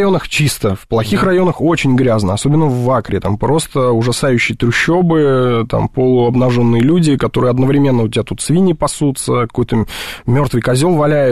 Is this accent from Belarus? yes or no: no; Russia; Знают, как только узнают, что мы из России, сразу начинают радоваться, хлопать в ладоши